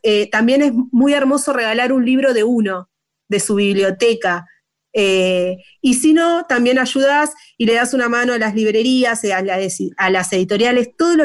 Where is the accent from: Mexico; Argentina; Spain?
Argentina; Rosario, Santa Fe; Yo soy de Rosario, fui al colegio Madre Cabrini